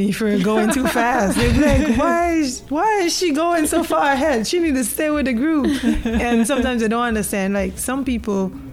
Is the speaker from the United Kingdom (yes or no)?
no; St. Vincent & Grenadines; So should I say it? Because we're both from St. Vincent